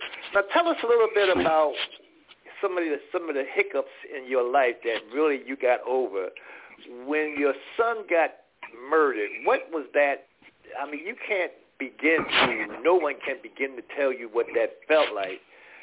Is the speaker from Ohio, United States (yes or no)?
no; Philadelphia, Pennsylvania, United States; Well, I'm from Philadelphia, man. I'm from Philadelphia.